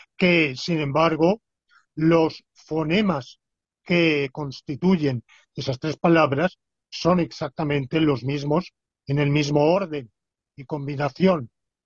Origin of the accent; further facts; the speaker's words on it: Spain; yo como española, yo confieso que entiendo mal lo